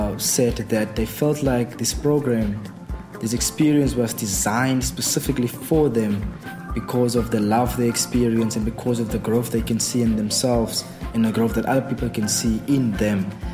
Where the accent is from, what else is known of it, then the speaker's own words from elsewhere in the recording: Franschhoek, Western Cape, South Africa; I'm from Franschhoek.